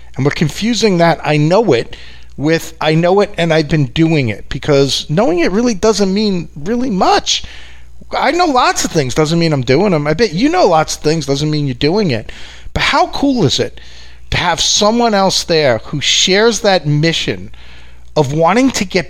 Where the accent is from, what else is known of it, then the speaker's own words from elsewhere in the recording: New York, United States; I'm a big boy. I can handle it. I'm from New York, right? We have a thick skin here.